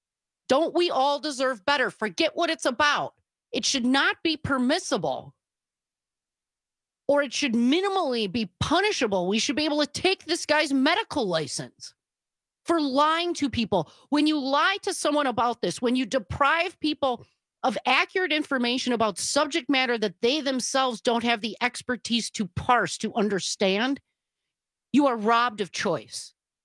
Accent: United States

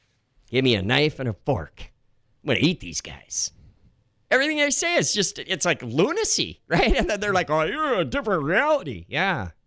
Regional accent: United States; But I am embarrassed today because I'm American, right?

